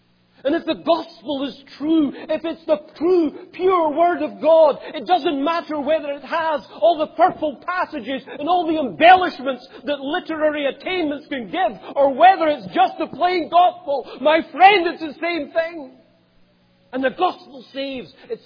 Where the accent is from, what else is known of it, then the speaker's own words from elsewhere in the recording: Scotland, United Kingdom; as I come from Scotland, that the sun can bake the ground hard.